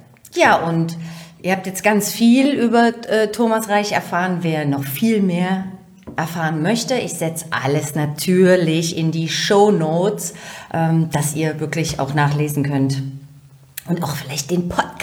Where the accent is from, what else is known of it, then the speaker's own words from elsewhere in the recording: East Germany, Germany; Also zumindest bei uns im Osten heißt es alle neune.